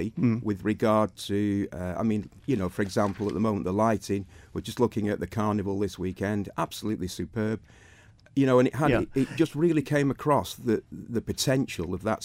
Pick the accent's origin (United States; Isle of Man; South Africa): Isle of Man; I brought my young girl back up here, you know, and with the reason that I grew up on the Isle of Man, and I want to contribute.